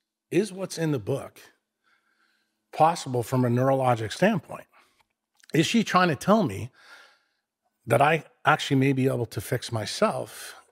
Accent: New York City, New York, United States; I'm from New York City. I spent my entire childhood either playing baseball, football, street hockey, or in the Museum of Natural History.

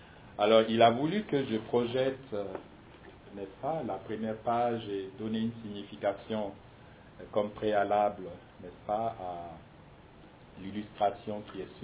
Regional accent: Mali; c'est le cas que je connais le moins mal puisque je suis ressortissant du Mali

